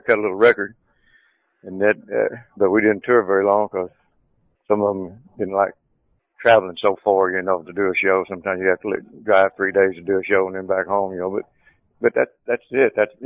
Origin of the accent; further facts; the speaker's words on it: Arkansas, United States; We're both from Arkansas, both Cherokee Indian, both Pisces, both raised in the same religious background